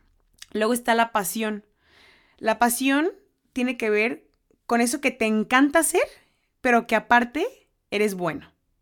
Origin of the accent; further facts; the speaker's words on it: Mexico; no soy japonesa, soy mexicana, no tengo idea, pero bueno.